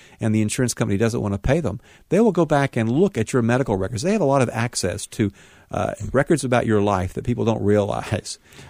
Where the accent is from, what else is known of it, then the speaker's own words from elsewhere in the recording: Tennessee, United States; also born or lived in North Carolina; I was born in North Carolina in the mountains. I grew up on the other side of the mountains in East Tennessee.